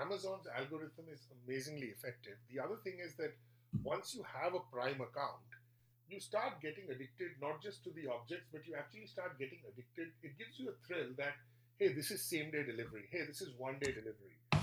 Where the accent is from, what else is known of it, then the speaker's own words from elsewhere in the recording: India; now in United States; for most of my life growing up in India, and for most of my life in the US also